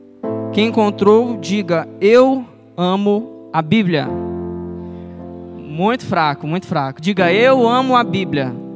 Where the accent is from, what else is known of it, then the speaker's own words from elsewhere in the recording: Rio de Janeiro, Brazil; now in Jacareí, Brazil; tenho 25 anos. Pelo sotaque, vocês já estão vendo aqui, eu não sou daqui, né? Sou do Rio de Janeiro. Tô aqui em Jacareí há alguns meses, a trabalho.